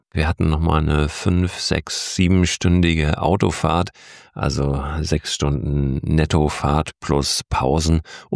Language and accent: German; Germany; Ich habe schon mit mehreren Leuten gesprochen, die darauf hin, dass ich erzählt habe, ich komme aus Deutschland, als erstes gesagt haben, in Deutschland gibt's doch so eine Flusswelle, eine ganz bekannte.